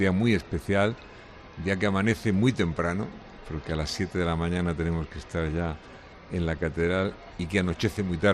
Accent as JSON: {"language": "Spanish", "region": "Region of Murcia", "country": "Spain", "said": "Pues como somos los murcianos, ¿no? Gente informal."}